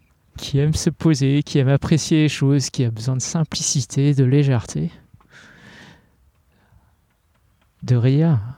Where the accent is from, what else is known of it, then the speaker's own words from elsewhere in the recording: Cambodia; now in France; dans mon pays d'origine, le Cambodge, et aussi dans les pays voisins, au Vietnam et aux Philippines.